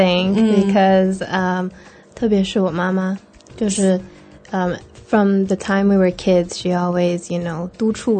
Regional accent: California, United States; I am from California in the US, specifically the Bay Area, 硅谷。

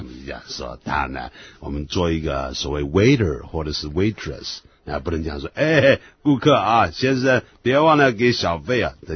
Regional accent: China; 因为我们在学英文的时候，我们中国人最大的毛病就是害怕呢犯错啦

